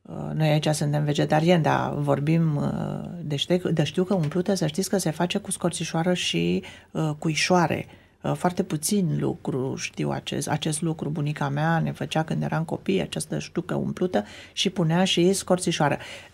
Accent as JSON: {"language": "Romanian", "region": "Transylvania", "country": "Romania", "said": "Eu sunt din Ardeal și în Ardeal se folosește foarte mult tarhon."}